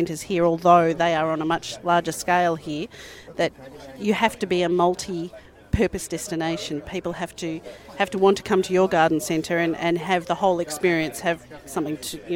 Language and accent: English; Melbourne, Victoria, Australia; I'm from Melbourne, Australia.